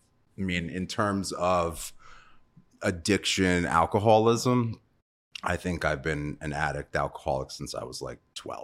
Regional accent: New York, United States; so I'm from New York. Grew up in Long Island mainly.

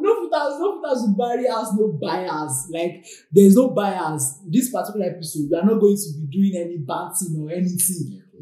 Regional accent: Nigeria; As a Nigerian

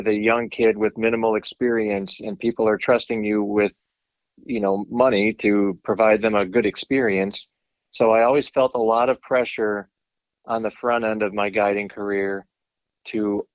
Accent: Wisconsin, United States; also born or lived in Michigan; So I grew up in South Central Wisconsin, and we briefly moved to Michigan, but we kind of came right back to this area, which is right around the Madison chain of lakes.

